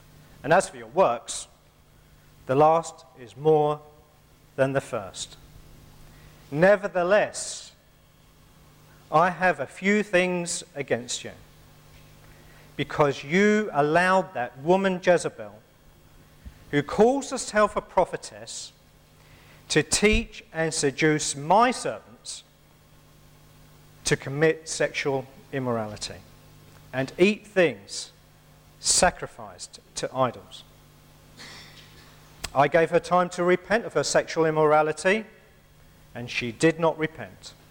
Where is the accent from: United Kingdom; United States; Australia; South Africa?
United Kingdom; We are British. We don't talk about such things.